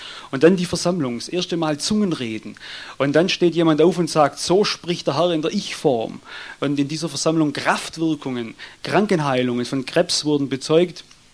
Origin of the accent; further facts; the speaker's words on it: Tailfingen, Baden-Württemberg, Germany; ich komme aus Tailfingen, aus Albstadt.